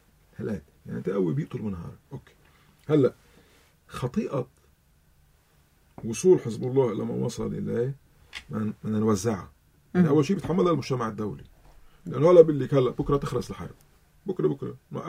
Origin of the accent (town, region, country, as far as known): Lebanon